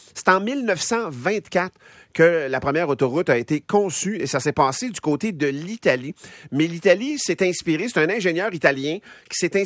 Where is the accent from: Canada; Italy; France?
Canada; Ontario; Et c'est chez nous, en Ontario, donc l'autoroute la plus fréquentée.